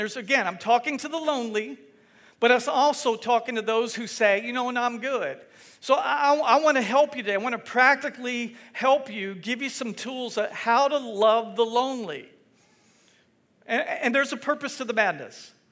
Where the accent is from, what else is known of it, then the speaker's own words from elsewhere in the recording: Texas, United States; moved away as an adult; now in Louisiana, United States; I'm not originally from here. Heidi and I aren't. We're from Texas. But we got to Louisiana as quick as we could. Louisiana's home, and so we love it here.